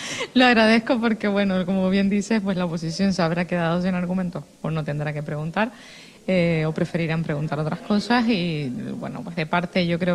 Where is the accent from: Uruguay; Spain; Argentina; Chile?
Spain; Canary Islands; yo, que soy de Fuerteventura